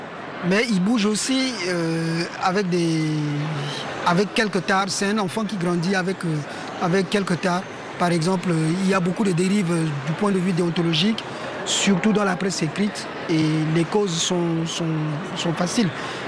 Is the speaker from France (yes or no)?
no; Central African Republic; je suis journaliste, je viens de la République centrafricaine.